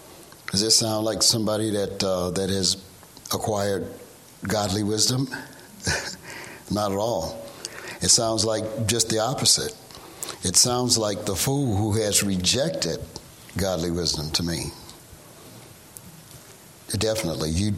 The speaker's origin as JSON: {"language": "English", "region": "Florida", "country": "United States", "said": "Well, you know, I'm from South Florida, and I know kind of what goes on in Key West at some times."}